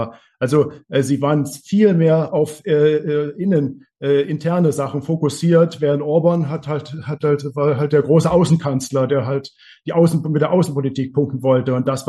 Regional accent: Hungary; Permanent muss man sich als Ungar da schräg angucken lassen.

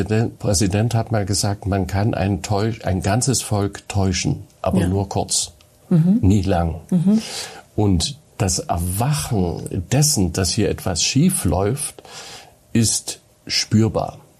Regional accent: Germany; ich komme aus der DDR, ich bin dort groß geworden und mein Vater war Theologe

